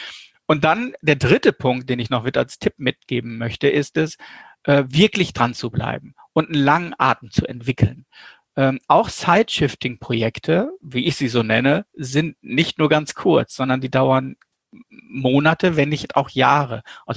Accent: North Rhine-Westphalia, Germany; ich komme aus Westfalen

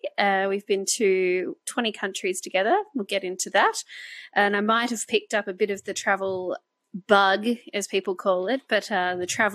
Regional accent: Australia; He is English. I am Australian. I was born in Australia.

